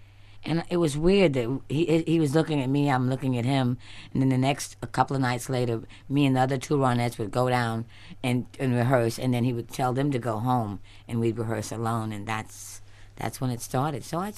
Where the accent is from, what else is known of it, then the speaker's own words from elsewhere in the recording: New York City, New York, United States; Remember, I'm from Spanish Harlem, and when I was downtown